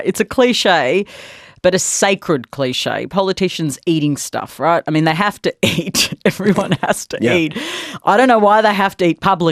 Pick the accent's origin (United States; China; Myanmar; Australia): Australia; I'm Greek Australian.